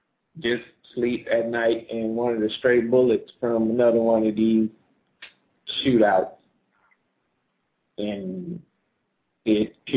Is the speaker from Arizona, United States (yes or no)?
no; New Orleans, Louisiana, United States; In New Orleans, my hometown. She was shot in the neck by some stray bullets.